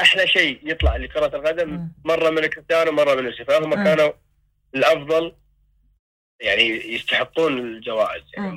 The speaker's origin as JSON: {"language": "Arabic", "country": "Qatar", "said": "أن أنا يعني أمثل ديرتي وأمثل قطر في المونديال"}